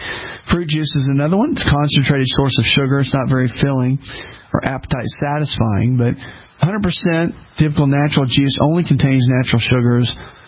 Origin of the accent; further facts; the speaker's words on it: the South, United States; When I started traveling years ago, growing up in the South, when I started speaking a lot and just traveling, you know, go up north, go out west